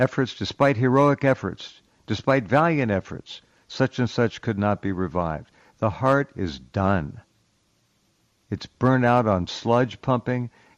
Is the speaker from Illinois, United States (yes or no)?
yes; Illinois, United States; I'm from Illinois, and our family fell victim to the jab.